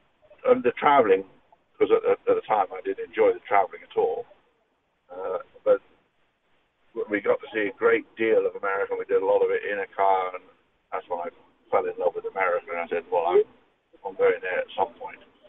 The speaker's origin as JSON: {"language": "English", "region": "England", "country": "United Kingdom", "tie": "born or raised there", "said": "the village I grew up in England, which has about 11 people in it."}